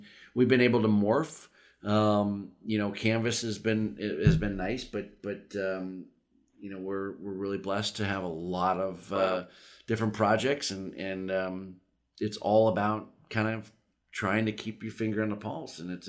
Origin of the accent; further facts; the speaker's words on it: Pennsylvania, United States; and I grew up here. And so I grew up in Western Pennsylvania and still got my mother here